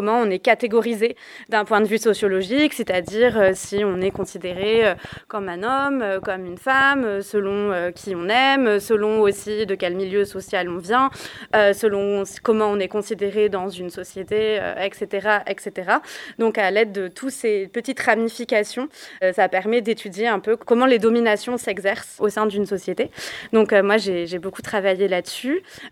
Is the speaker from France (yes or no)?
yes; Toulouse, Occitanie, France; now in Seine-Saint-Denis, France; Donc, je suis née au début des années 90. J'ai grandi à Toulouse. Et aujourd'hui, je suis basée dans le 93 en région parisienne